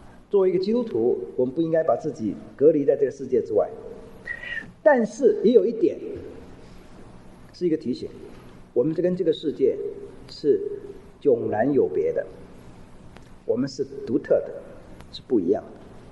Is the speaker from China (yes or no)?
yes; China; 我们讲中国话，我是中国人，我们有中国的文化